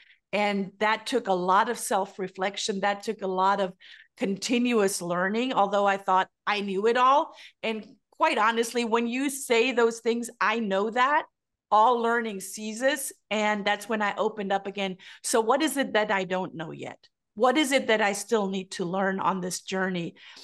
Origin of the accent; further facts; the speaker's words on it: Germany; Yeah, so I grew up in Germany. My father was a missionary.